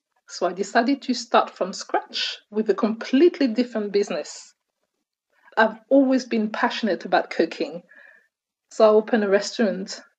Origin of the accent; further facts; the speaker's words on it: Burundi; moved away as an adult; also born or lived in Romania; I was born in Burundi and I grew up there. I'm a Tutsi and my family fled Rwanda after the riots in 1959. When I was 20, I moved to Romania to study hotel management.